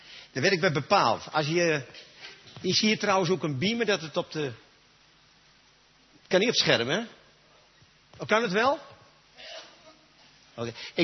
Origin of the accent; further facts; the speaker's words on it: Nieuwegein, Utrecht, Netherlands; Ik kom uit Nieuwegein. Ik ben vader van 3 zonen.